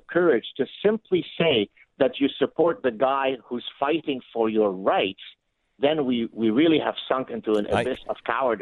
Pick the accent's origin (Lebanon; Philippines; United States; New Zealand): Lebanon; moved away; 98% of people polled in my home country of Lebanon hate the Jews. What a surprise that we had to leave Lebanon in 1975.